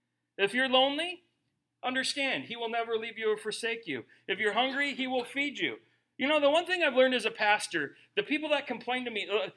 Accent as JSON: {"language": "English", "country": "United States", "said": "I'm an American. I have sicknesses because I eat too much."}